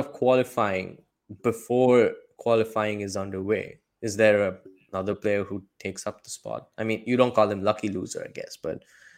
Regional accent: India; Yes, I am Indian, of course.

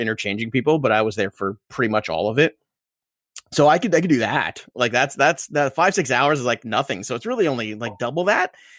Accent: Brooklyn, New York, United States; I could talk all day. I'm an Italian from Brooklyn. If I can't talk all day, then all hope is lost.

